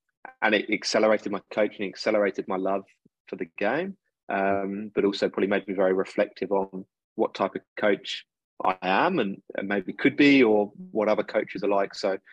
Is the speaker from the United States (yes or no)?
no; England, United Kingdom; Growing up in England